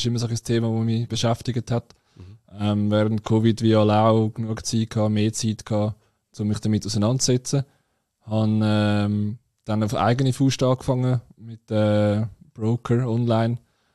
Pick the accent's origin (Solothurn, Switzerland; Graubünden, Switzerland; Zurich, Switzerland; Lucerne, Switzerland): Zurich, Switzerland; ich komme aus dem Zürcher Unterland.